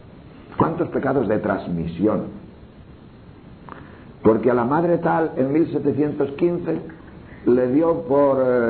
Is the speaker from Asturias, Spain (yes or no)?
no; León, Castile and León, Spain; porque en nuestra tierra, en mi tierra de León, nadie te inculca cuando naces un odio político